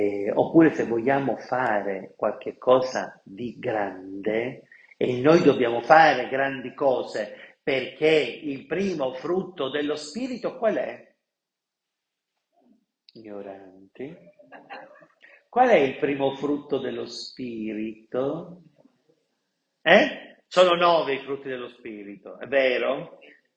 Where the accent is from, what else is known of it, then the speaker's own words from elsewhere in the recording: Pontecagnano, Campania, Italy; Io sono da Ponte Cagnano, mi sono preparato.